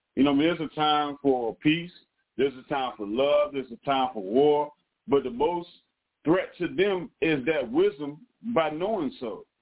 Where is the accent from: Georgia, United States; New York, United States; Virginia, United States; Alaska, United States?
Virginia, United States; Newport News; And I live in Newport News. We're in the Newport News area. I'm from Newport News.